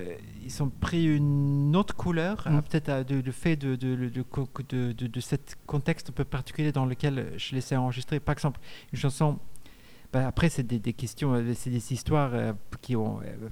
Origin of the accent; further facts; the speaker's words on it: Sweden; French is a second language; Moi, j'ai grandi en Suède, très proche à la nature.